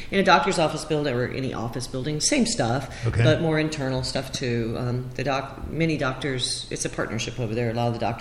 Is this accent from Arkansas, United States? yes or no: yes; Arkansas, United States; also born or lived in California; now in Manhattan, United States; where actually I'm from Arkansas. I won't give you the whole history, but anyway. That's because I also grew up in California.